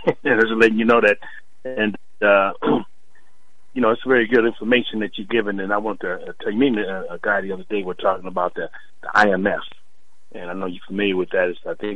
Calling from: Detroit, Michigan, United States; calling from Detroit, man.

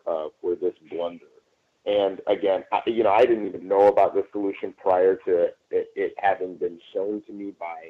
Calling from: Los Angeles, California, United States; Yeah, that was me … I'm calling from Los Angeles.

